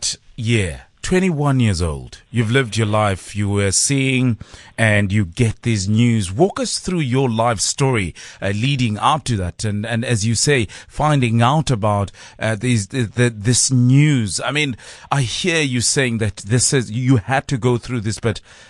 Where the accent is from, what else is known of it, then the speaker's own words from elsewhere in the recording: South Africa; Are we, as South African, opening up our minds to the needs of those that have, shall we say, visual impairment or any other disability?